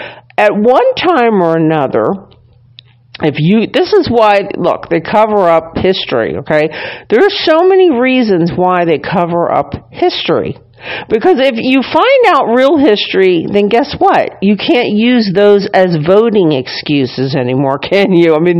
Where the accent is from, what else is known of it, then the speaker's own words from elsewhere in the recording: Ireland; yes, I'm Irish and good at pointing things out.